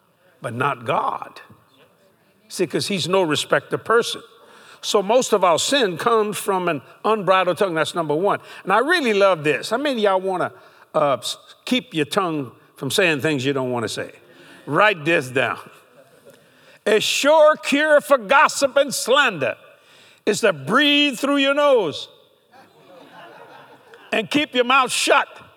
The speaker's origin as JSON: {"language": "English", "country": "United States", "said": "I said, you know, I'm an American."}